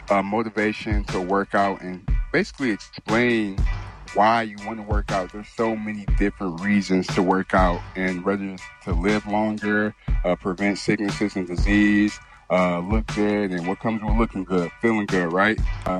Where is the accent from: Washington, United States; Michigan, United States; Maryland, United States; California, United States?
Michigan, United States; Detroit; I'm from Detroit, you know, the west side of Detroit. MSU grad, you know, the best school ever. But, yeah, I live in Arizona now